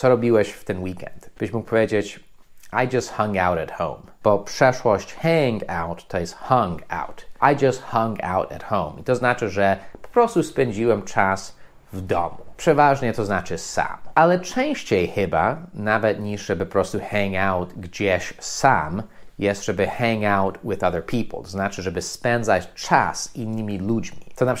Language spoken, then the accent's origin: Polish; United States; Polish is a second language; ja oczywiście jestem Amerykaninem